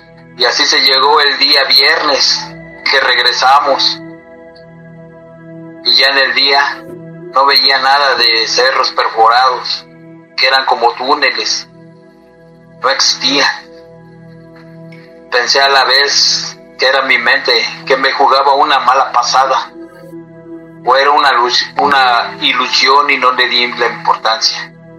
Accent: Mexico City, Mexico; Ambos somos originarios de la Ciudad de México

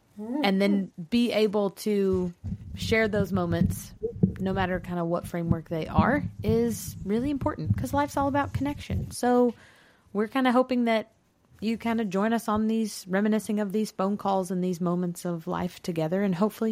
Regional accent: Tennessee, United States; I moved originally from East Tennessee, not Virginia.

